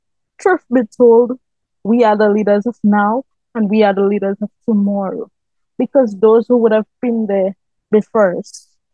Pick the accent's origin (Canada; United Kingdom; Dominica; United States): Dominica; More specifically, my home country, Dominica, the constitution does exclude persons with disabilities in certain aspects.